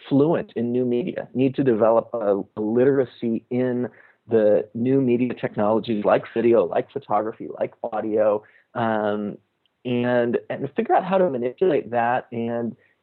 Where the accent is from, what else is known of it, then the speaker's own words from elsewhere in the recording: United States; being an American and having this interest in poverty and in international development